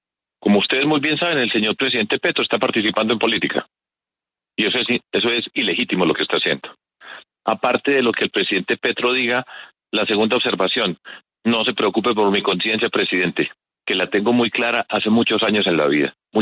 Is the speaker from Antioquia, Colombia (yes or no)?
yes; Medellín, Antioquia, Colombia; en mi tierra, en Medellín